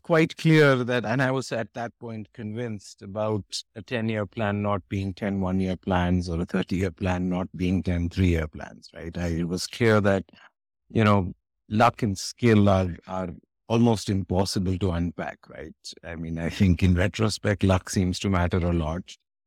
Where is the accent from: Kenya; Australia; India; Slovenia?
India; Jammu and Kashmir; I grew up in Kashmir. My parents were civil servants, so I carry the gifts and wounds of a civil service upbringing, right?